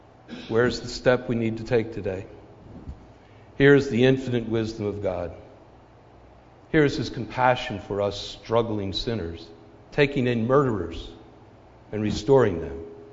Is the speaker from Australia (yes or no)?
no; Pennsylvania, United States; I'm from Missouri. Actually, I'm from Pennsylvania.